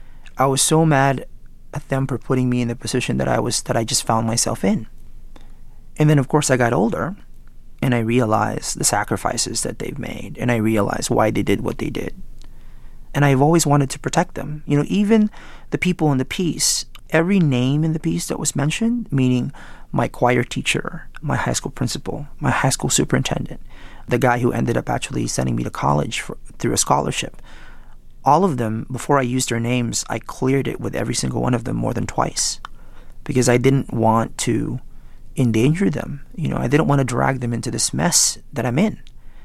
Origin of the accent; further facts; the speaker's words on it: California, United States; I grew up in California and right around 180, you know, Proposition 187